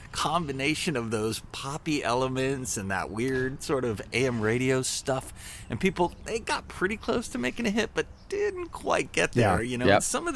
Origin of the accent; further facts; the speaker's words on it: Virginia, United States; I mean, I grew up in Northern Virginia. I don't know when Tyson's Corner Mall opened